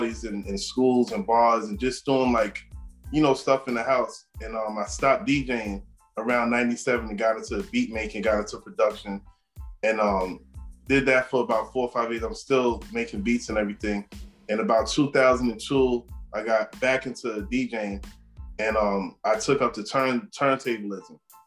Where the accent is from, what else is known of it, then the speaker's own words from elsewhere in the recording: Astoria, New York, United States; How you doing, everybody? I'm from Astoria, Queens.